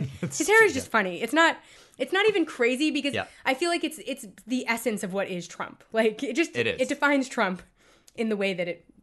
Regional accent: New York, United States; we're both from New York and we both don't understand Mormonism.

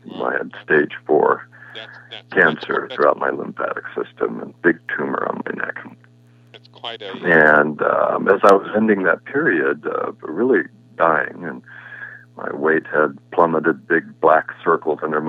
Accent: Los Angeles, California, United States; I was born in Los Angeles, and all I remember as a child was suburb after suburb being built around me

